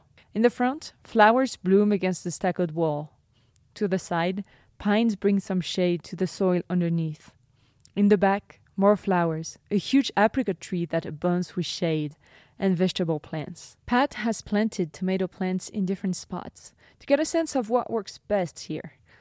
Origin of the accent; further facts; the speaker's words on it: France; Growing up in France, I used to say that I would be lucky if I managed to keep a cactus alive.